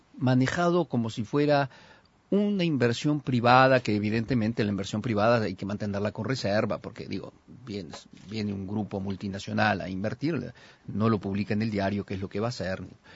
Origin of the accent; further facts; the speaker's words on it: Uruguay; nosotros, como pueblo uruguayo